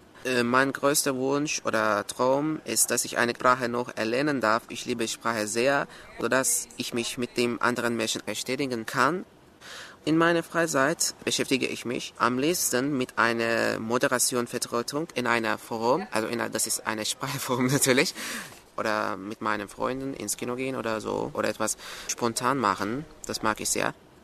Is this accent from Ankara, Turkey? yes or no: yes; Ankara, Turkey; German is a second language; also ich komme aus der Türkei, aus Ankara, aus der Hauptstadt der Türkei. Ich wurde im Jahre 1993 geboren. Ich lerne Deutsch